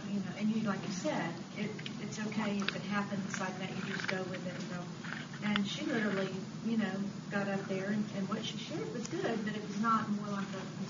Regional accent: East Coast, United States; I'm from the East Coast, and it's a little bit more challenging getting women speakers for retreats

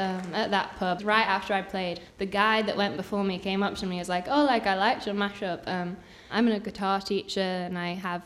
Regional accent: England, United Kingdom; moved away; growing up in England, I'm really into, like, my British rock and roll indie bands.

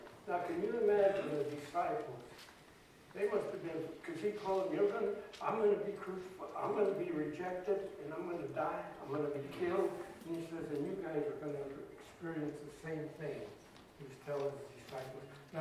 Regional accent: United States; born there; I'm glad I was born in America. First of all, I'm glad I'm American.

